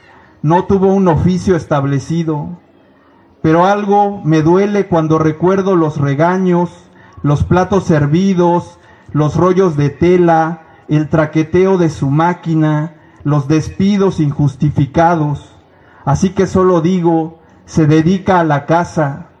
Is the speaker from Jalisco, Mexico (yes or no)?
no; Iztapalapa, Mexico City, Mexico; vengo de la comunidad de Xochitlanesi, que es una comunidad que se encuentra en Iztapalapa, la Iztapalapa insumisa, sin agua para el mundo. Es una comunidad de más de 100 familias